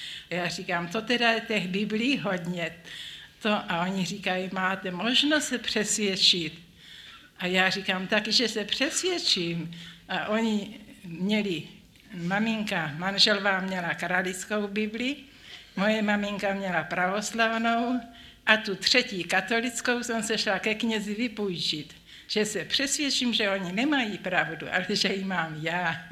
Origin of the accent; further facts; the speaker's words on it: Volyn Oblast, Ukraine; jsem volínská Češka a dostala jsem se do vlasti